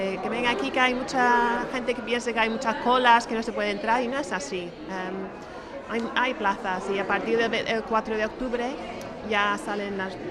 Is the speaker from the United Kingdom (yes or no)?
yes; United Kingdom; Spanish is a second language; Y yo soy británica y bueno, lo noto mucho.